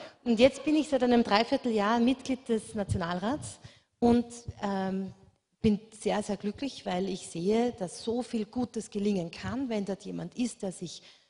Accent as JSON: {"language": "German", "town": "Linz", "region": "Upper Austria", "country": "Austria", "tie": "born or raised there", "also_born_or_lived": "Brussels", "moved": "as an adult", "said": "ich bin ursprünglich in Oberösterreich geboren, aus dem Salzkammergut, habe dann in Linz in die Schule gegangen"}